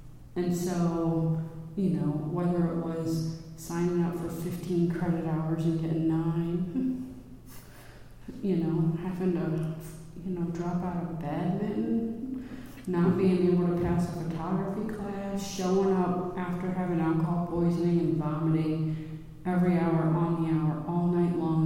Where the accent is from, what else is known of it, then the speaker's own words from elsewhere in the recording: Virginia, United States; Oh, yeah, I live here. You know, I'm from Virginia.